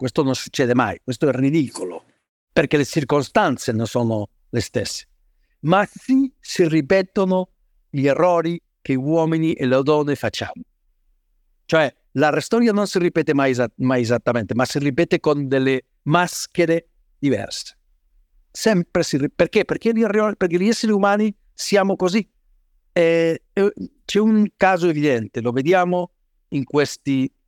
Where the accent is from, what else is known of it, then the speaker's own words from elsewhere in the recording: Spain; Italian is a second language; perché io sono spagnolo, permettetemi di dire una cosa, io sono spagnolo